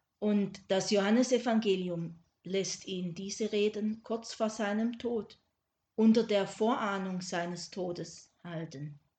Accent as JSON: {"language": "German", "region": "Baden-Württemberg", "country": "Germany", "said": "Den Württemberger Schwabenvätern meiner Heimat war das immer sehr wichtig"}